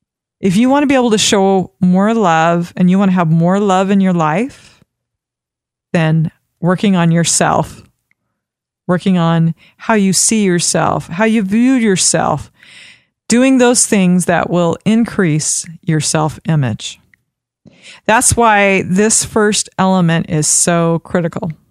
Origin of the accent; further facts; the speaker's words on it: Idaho, United States; accent: Idaho; that's my Idaho accent coming out, which I'm really grateful. I was born and raised in Idaho